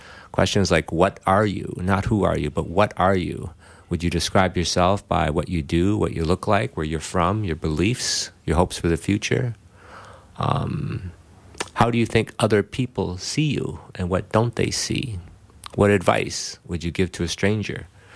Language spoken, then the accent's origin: English; Duluth, Minnesota, United States; Well, I am a Duluth native, born and raised in Duluth, so it's great to be in the area again.